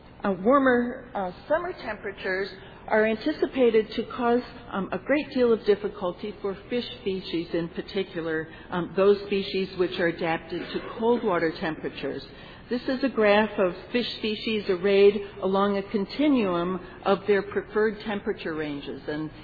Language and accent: English; Puerto Rico; now in Minnesota, United States; I grew up in Puerto Rico, and trust me, Kansas seems pretty nice in comparison to some of those tropical temperatures. And one of the reasons I moved to Minnesota was to avoid those, in fact.